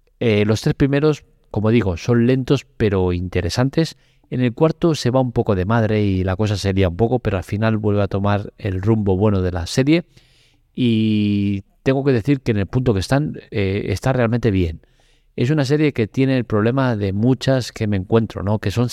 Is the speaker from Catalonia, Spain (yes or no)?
yes; Barcelona, Catalonia, Spain; está ubicada en Barcelona, ciudad donde nací y donde resido